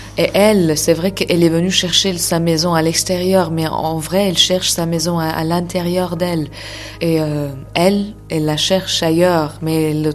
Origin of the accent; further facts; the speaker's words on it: Iran; moved away as an adult; now in France; Mais moi, j'ai quitté l'Iran quand j'avais 25 ans.